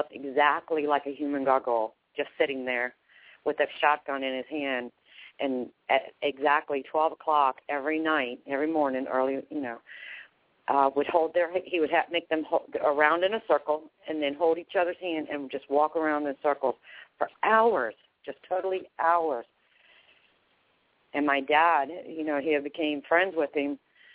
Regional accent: Houston, Texas, United States; Like when I was 6, of course, I was raised in Houston, Texas.

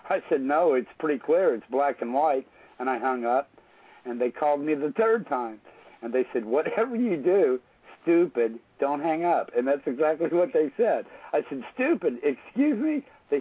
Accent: United States; I was raised Catholic, and I'm Christian now, but I was born on the Cherokee Reservation, and I was raised the Catholic mission on the reservation.

